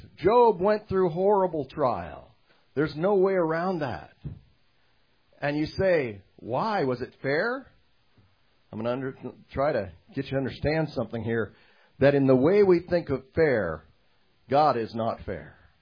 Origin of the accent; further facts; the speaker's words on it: Alaska, United States; I grew up in Alaska, kind of a macho guy state, and all this kind of stuff.